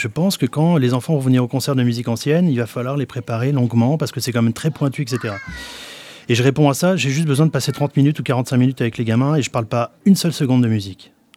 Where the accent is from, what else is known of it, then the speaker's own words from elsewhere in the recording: Saint-Étienne, Auvergne-Rhône-Alpes, France; Chez moi, à Saint-Étienne, dans les quartiers